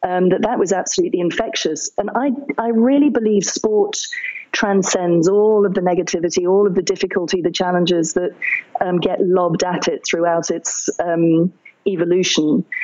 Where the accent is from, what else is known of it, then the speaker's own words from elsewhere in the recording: United Kingdom; If I do step back for a minute and try and stop being terribly British and look at it in a more dispassionate way